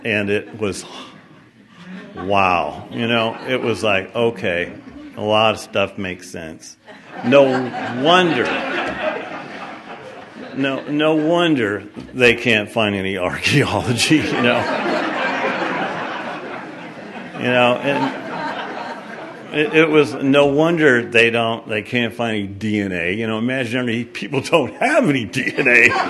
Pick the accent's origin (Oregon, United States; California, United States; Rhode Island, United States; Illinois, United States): Oregon, United States; Portland; from Portland, Oregon. We got a great group in Portland.